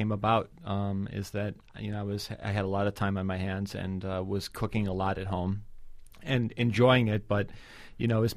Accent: United States; I'm American.

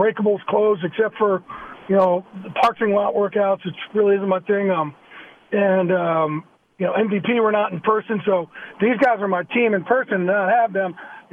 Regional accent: New Jersey, United States; I'm from Jersey, and it's just how I talk.

